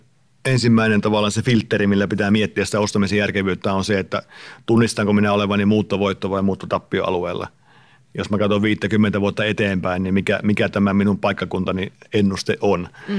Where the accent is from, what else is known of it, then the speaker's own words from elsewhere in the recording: Central Finland, Finland; mä olen Keski-Suomesta kotoisin